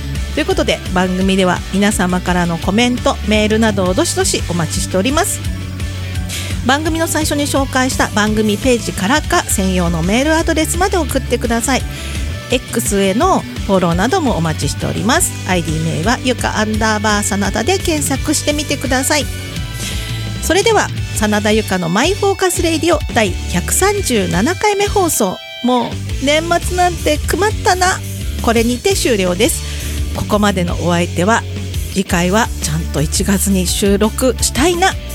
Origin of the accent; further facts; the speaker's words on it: Nagano, Japan; これ長野県民の佐賀なんですけど、自分はみんなね、多分ね、長野県民思ってると思うんだけど、自分は標準語喋ってると思ってるんだよ。